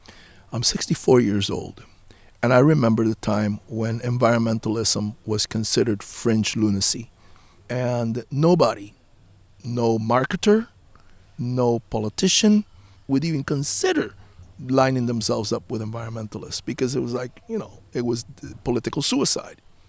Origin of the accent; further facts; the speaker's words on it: Cuba; now in United States; I came to this country from Cuba in 1961.